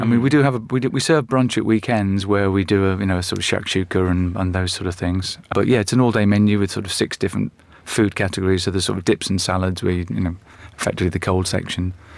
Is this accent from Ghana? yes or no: no; Liverpool, North West England, United Kingdom; I'm from Liverpool and I'm Caucasian